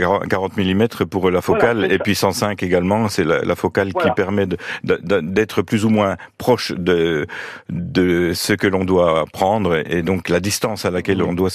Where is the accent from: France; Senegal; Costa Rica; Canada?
France; Corre, Bourgogne-Franche-Comté; je suis de Corps, entre Jussé, originaire de Corps, entre Jussé et Vauvillers.